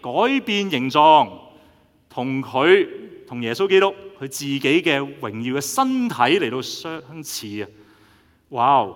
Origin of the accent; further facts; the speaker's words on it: Canada; 作為加拿大人，我哋去到夏威夷，我哋仍然係加拿大人